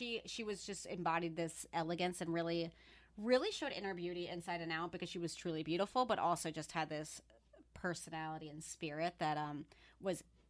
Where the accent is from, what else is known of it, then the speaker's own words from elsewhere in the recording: New York City, New York, United States; Born and raised in Forest Hills in New York.